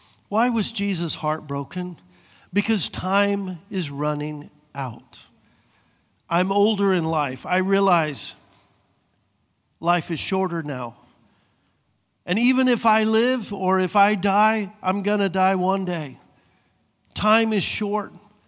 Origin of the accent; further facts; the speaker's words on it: Reedley, California, United States; You know, I grew up in Reedley.